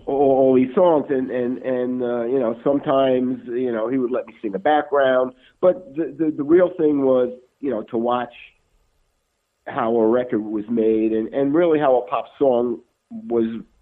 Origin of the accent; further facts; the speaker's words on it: Brooklyn, New York, United States; here was, I was a kid growing up in Brooklyn.